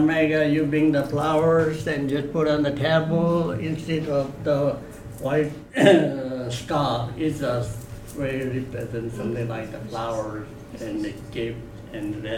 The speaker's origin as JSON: {"language": "English", "country": "India", "tie": "born there", "second_language": "English", "said": "Yeah, example, I was born in India."}